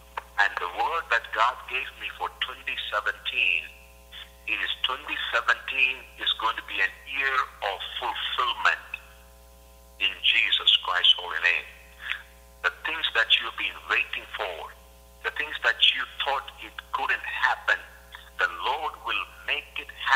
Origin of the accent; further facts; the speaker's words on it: India; I'm from India. I grew up there.